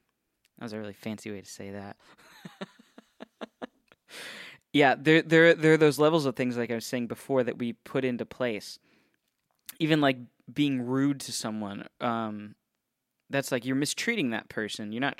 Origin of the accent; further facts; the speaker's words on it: Ohio, United States; now in Florida, United States; So, for example, I grew up in Ohio, Northeast Ohio represent, and there it's illegal to make a U-turn.